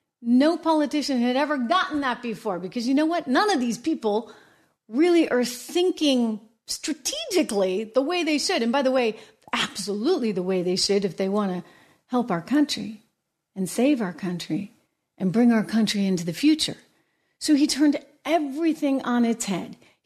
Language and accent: English; New Hampshire, United States; I remember it in real time because born and raised in New Hampshire, you know, live free or die in New Hampshire.